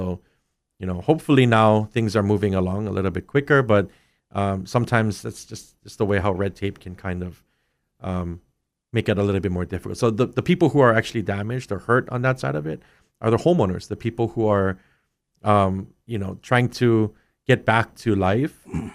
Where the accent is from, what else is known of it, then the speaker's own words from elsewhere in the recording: Kona, Hawaii, United States; also born or lived in Hilo; I was born and raised in Kona until about 12 years old. And then I moved to the Hilo side when I was about 12, 13.